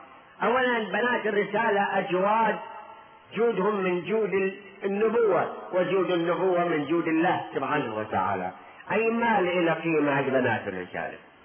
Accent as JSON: {"language": "Arabic", "town": "Najaf", "region": "Najaf Governorate", "country": "Iraq", "lives_now": "Netherlands", "said": "انا منين جاي؟ من هولندا انا، يوم من النجف مو من هالبلد هذا."}